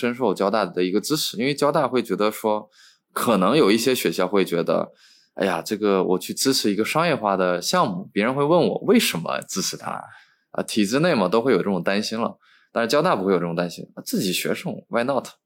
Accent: Northeast China, China; 我是东北人

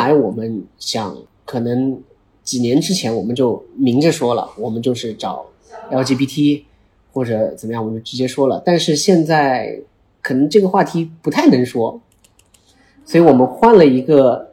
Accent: Shanghai, China; 我是一个来自上海的博主，

